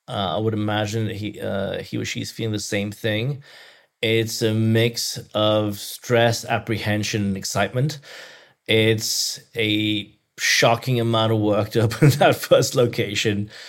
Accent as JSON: {"language": "English", "country": "Belgium", "tie": "born or raised there", "second_language": "English", "lives_now": "United States", "said": "I grew up in Belgium. I love Belgium."}